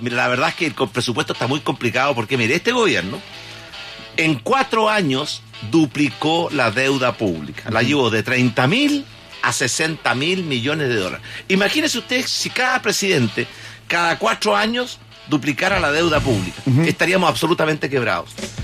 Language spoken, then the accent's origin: Spanish; Chile; somos todos chilenos, nos calienta el mismo sol